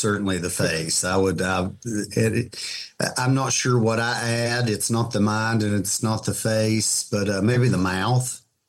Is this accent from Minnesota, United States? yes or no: no; Virgie, Kentucky, United States; I grew up in Eastern Kentucky. My wife and I both are natives of Pike County.